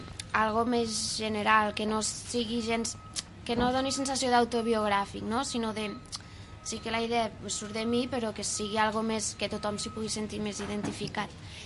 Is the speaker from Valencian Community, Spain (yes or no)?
no; Lleida, Catalonia, Spain; com que la majoria sí que som de Lleida, doncs guanyem.